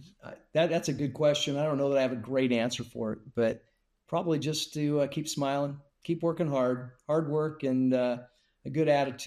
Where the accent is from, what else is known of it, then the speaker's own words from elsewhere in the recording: Denver, Colorado, United States; Growing up in Denver, that's where I grew up.